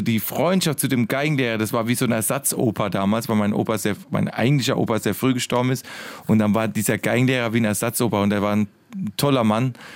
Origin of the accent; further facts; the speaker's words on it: Southern Germany, Germany; Wahrscheinlich hat das eine Wirkung gehabt als Süddeutscher